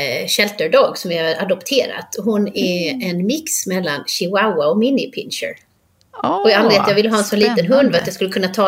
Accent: Halmstad, Halland County, Sweden; born or raised there

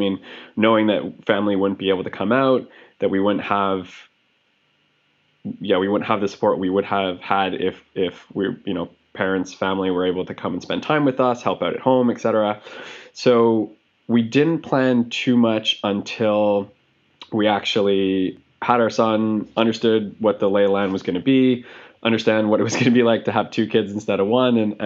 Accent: Montreal, Quebec, Canada; Well, so I'm originally from Montreal.

